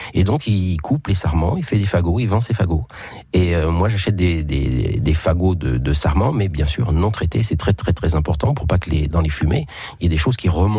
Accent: Brittany, France; Alors moi, je suis breton d'origine, donc ma sensibilité à la mer, au poisson, voilà, ça c'est depuis toujours. Mes oncles étaient pêcheurs.

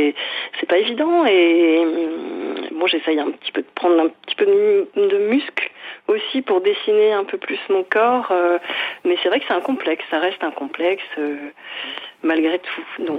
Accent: Hauts-de-France, France; je suis une bonne nordiste.

